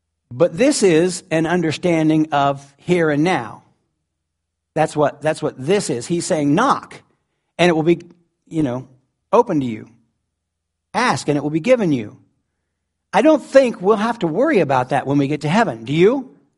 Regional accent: Ohio, United States; born there; Sometimes I talk like I was born in Southern Ohio. Because I was.

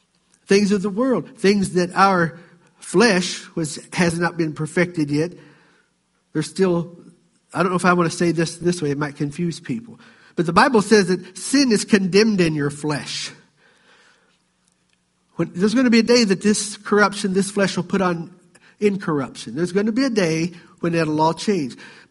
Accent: the South, United States; We were raised in the South.

